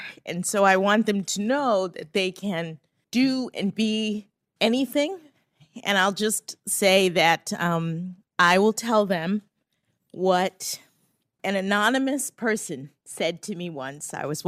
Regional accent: Miami, Florida, United States; I'm from Miami, Florida. Boston is very cold. It was rough. It was different from anything I'd known.

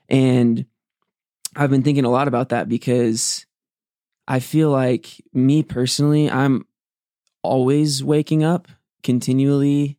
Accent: Arizona, United States; I'm from Arizona.

